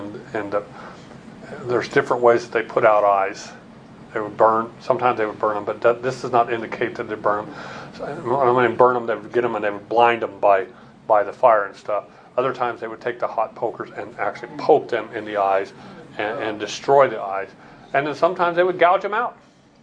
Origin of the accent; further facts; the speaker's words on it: Arizona, United States; Or I said, "Yeah, we're from Arizona." You're used to this desert. I said, "No, our desert is beautiful. This is ugly."